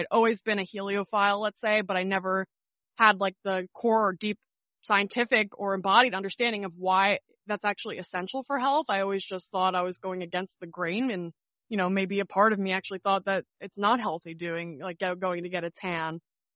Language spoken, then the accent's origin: English; New Jersey, United States; born there; I was born in New Jersey. I'm still in New Jersey. I'm in the Princeton area now.